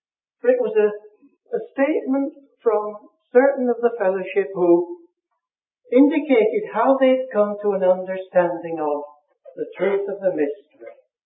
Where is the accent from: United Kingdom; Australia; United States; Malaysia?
United Kingdom; Preston, North West England; Probably the notices indicate that I come from Preston. Just a little group of people who meet in fellowship there every fortnight.